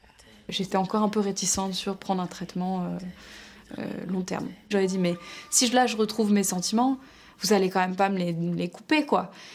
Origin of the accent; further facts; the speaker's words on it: France; j'ai 27 ans, c'est horrible de me dire ça, je suis française.